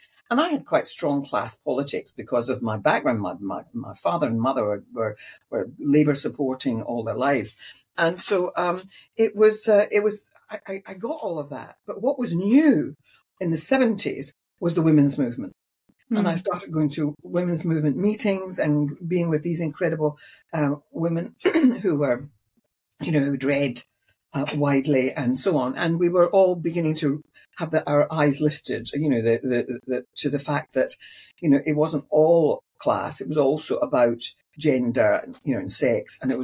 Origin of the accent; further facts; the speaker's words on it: Glasgow, Scotland, United Kingdom; I was brought up in Glasgow.